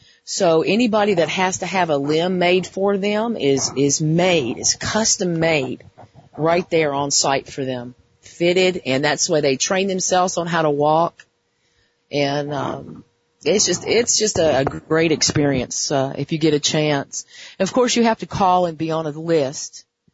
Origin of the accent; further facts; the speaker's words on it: Virginia, United States; Well, I'm back in my home state. I'm originally from Virginia.